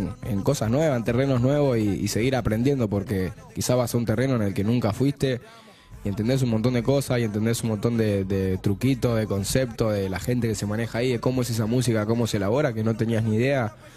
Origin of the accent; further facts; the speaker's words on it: Buenos Aires, Argentina; ni que soy de La Boca, ni que claro. soy de la Comuna 4. Yo soy latinoamericano ante el mundo.